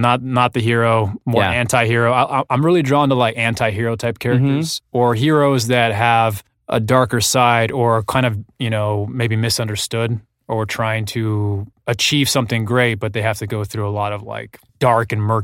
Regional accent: Arizona, United States; I mean, Arizona is obviously very different than Los Angeles. It's not an entertainment town.

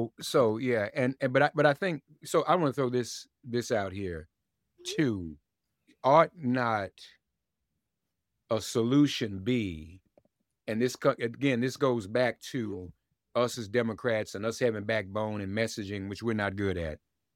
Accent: Nashville, Tennessee, United States; like where I grew up in Nashville, you can't live in Nashville now and not be wealthy.

